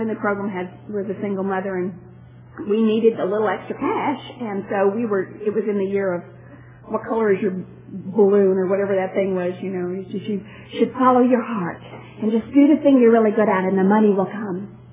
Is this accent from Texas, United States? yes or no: yes; Addison, Texas, United States